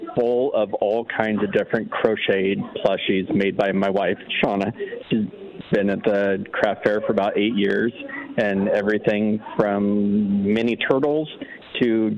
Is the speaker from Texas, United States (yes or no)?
no; Roseburg, Oregon, United States; We are. We are from Roseburg.